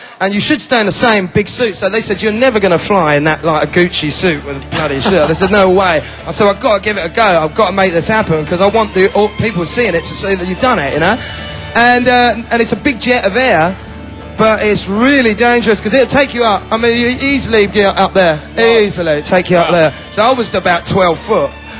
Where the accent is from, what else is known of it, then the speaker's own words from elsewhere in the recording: Stretford, North West England, United Kingdom; born there; I was born in Stretford, Manchester